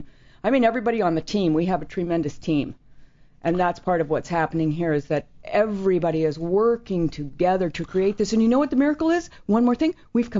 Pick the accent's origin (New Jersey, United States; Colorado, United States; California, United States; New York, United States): Colorado, United States; Denver; also born or lived in Santa Fe; I'm from Denver and Santa Fe.